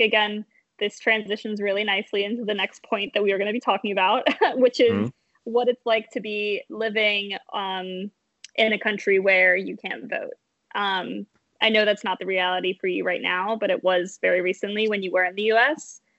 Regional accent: United Kingdom; I'm a British national who was literally traveling around Europe at the time

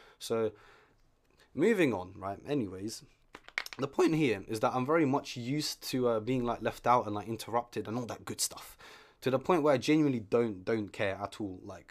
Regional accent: London, United Kingdom; English is a second language; I grew up in London as an immigrant

